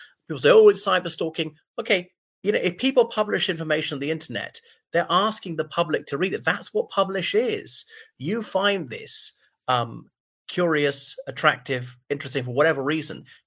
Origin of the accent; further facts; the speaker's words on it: Ireland; from Ireland.